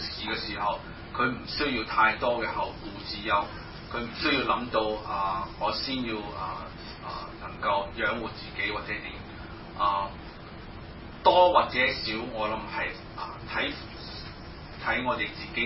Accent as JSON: {"language": "Chinese", "country": "China", "said": "很多其實很多時候我們中國人都有這個美德"}